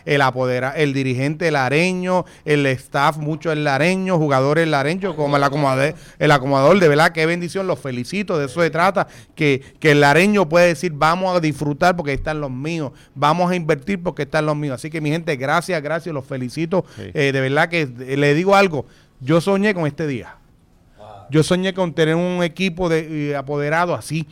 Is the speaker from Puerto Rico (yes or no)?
yes; Puerto Rico; somos su equipo y somos primero puertorriqueños